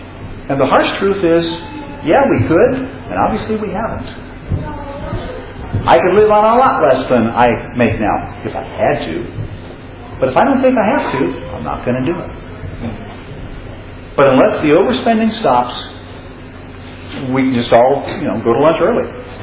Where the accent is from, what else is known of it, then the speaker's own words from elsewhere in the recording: Michigan, United States; Actually, I grew up in Michigan, and I can assure you the folks there struggle with it, too.